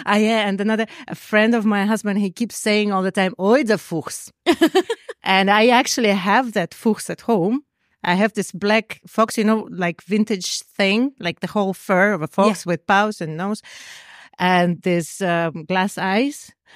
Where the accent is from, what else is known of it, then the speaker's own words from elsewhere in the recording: Moscow, Russia; now in Vienna, Austria; I guess because I'm a very international person, I didn't really have anything so hard. But as someone from Mosco